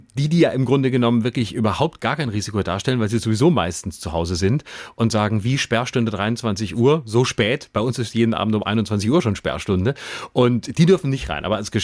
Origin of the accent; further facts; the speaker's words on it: Baden-Württemberg, Germany; als Badener möchte man nicht mit Schwaben in einen Topf geworfen werden.